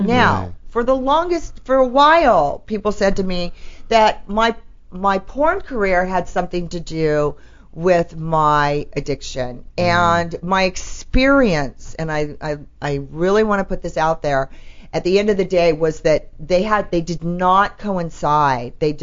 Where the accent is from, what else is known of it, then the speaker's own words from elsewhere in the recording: Orange, California, United States; I'm a California girl. I grew up in the OC. I was right from, you know, Orange.